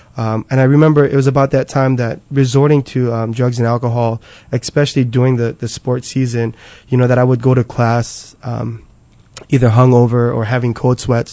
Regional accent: Kailua, Hawaii, United States; Originally from Kailua, been there for most of my life growing up prior to moving into town into my later adult years.

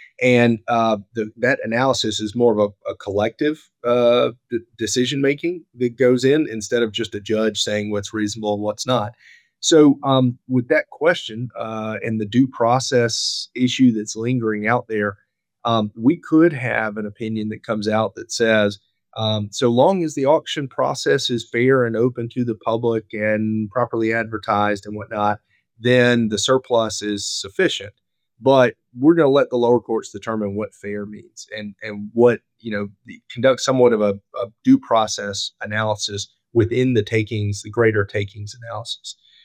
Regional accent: South Carolina, United States; My home state of South Carolina, as compared to my neighbor to the north, North Carolina

